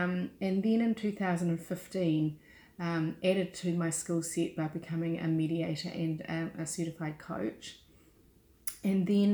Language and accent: English; Wellington, New Zealand; So I come from the Wairarapa, so my family actually originate from Scotland, from Ireland and from England, and we've been in the Wairarapa for a long time now in terms of our family.